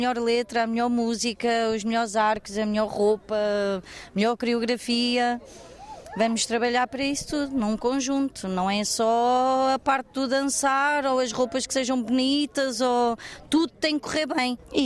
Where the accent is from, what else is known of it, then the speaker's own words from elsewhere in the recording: Lisbon, Portugal; Somos devotos de Santo António, somos muito alfacinhas, somos muito bairristas e defendemos o nosso bairro com unhas e dentes.